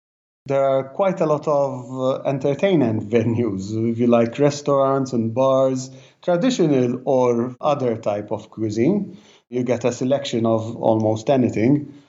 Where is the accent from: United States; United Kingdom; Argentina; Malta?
Malta; we are born and bred in Malta. We are native of this tiny island, yeah? We travel a lot, but somehow we keep returning back home.